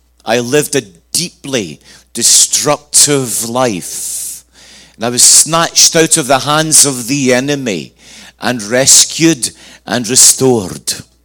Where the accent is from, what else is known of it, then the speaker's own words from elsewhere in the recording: Scotland, United Kingdom; born there; I was born in Scotland in 1959, almost 60 years ago.